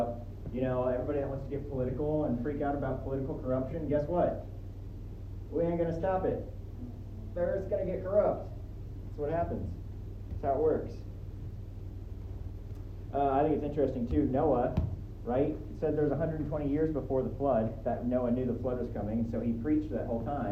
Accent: Nebraska, United States; Are they happening in my hometown in Nebraska?

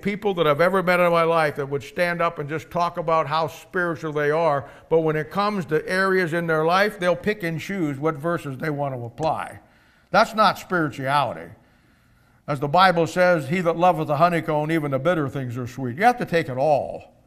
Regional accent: Kansas City, Missouri, United States; I'd say, I'm from Kansas City.

